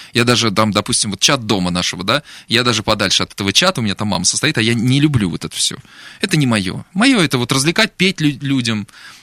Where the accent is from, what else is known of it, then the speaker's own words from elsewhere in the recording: Volgograd, Volgograd Oblast, Russia; русского человека, который родился и вырос в Волгограде, который поет народные песни с детства и любит свою страну, любит природу